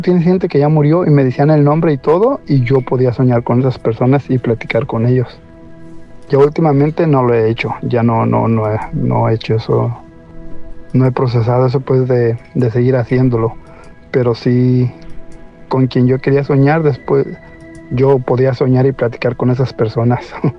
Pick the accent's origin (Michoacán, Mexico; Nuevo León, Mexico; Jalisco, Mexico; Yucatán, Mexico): Jalisco, Mexico; now in United States; Yo estoy en Estados Unidos, pero soy de México, de Jalisco.